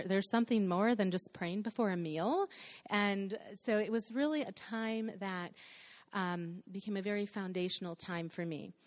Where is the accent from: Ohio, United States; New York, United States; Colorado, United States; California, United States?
Ohio, United States; So to give you a little bit of background, growing up, I grew up in Ohio, Northwest Ohio, and I have three sisters